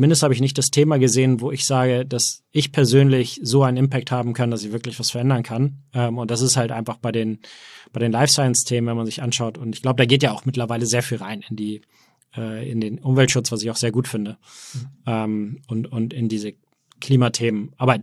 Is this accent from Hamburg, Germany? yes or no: yes; Hamburg, Germany; born there; also born or lived in Berlin, Germany / United States; geboren in Hamburg, aber auch ja, viel auch in Berlin und viel auch in den USA.